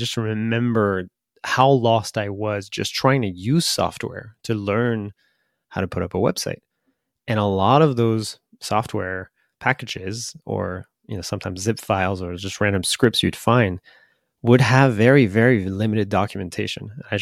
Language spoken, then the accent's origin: English; France; I'm from the France.